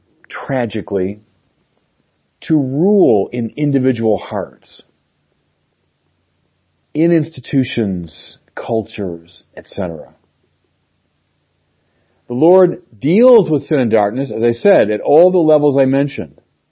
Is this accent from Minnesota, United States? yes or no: no; Chicago, Illinois, United States; even the daily violence on the streets of my hometown of Chicago.